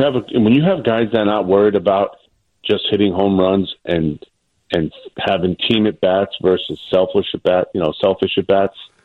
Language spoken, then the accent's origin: English; Staten Island, New York, United States; and raised in Staten Island.